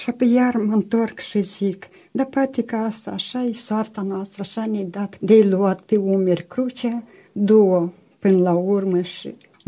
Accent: Băbulești, Florești District, Moldova; Și am mers la Florești, că eu sunt din Florești, satul Băbulești, primăriile ne răspundeau că n-au bani.

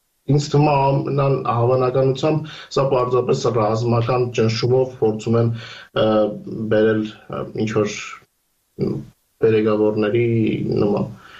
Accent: Armenia; now in Ukraine; երբ ինչպես մենք կարելիցիկ Հայաստանից են, իրենք գնալու տեղում են, ասենք մնացած ովքեր որ բնիկ ուկրաինացիներ են, իրենք գնալու տեղ չունեն։

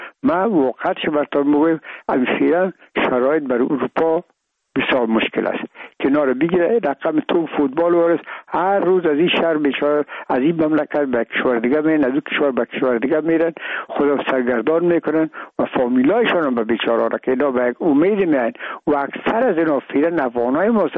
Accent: Afghanistan; و میگم ما افغان هستیم

